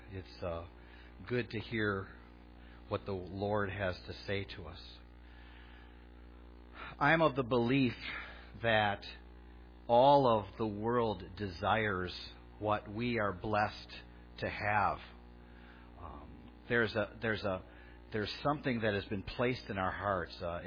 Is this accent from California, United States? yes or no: no; Chicago, Illinois, United States; Remember, I grew up in Chicago, and then I pulled Kim into Warrington.